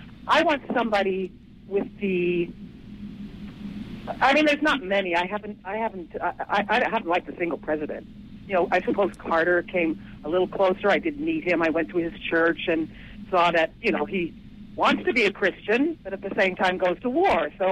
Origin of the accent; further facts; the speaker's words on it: Canada; because I can't, because I'm Canadian.